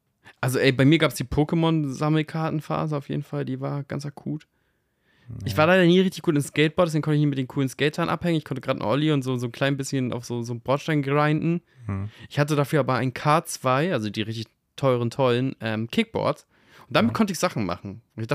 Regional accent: Hamburg area, Germany; weil ich komme zwar nur aus dem Speckgürtel Hamburgs, aber ich habe mich natürlich überkrass mit Hamburg identifiziert.

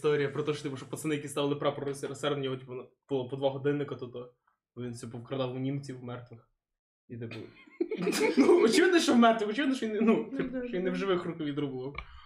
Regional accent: Ternopil, Ternopil Oblast, Ukraine; я з Тернополя, в мене всі ненавидять Сталіна.

